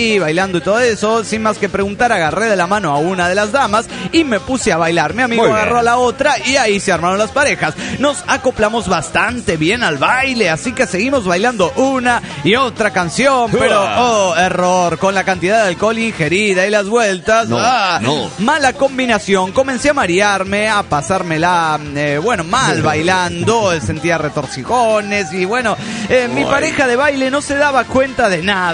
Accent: Córdoba, Argentina; de Córdoba, Argentina.

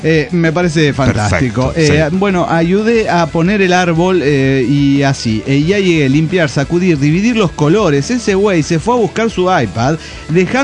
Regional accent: Oaxaca, Mexico; de Oaxaca, México.

